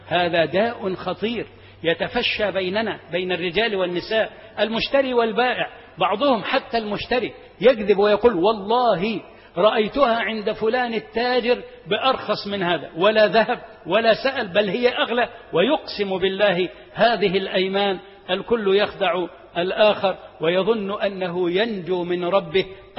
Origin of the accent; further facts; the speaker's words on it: Egypt; اللهم اجعل بلدنا مصر أمنا وأمانا،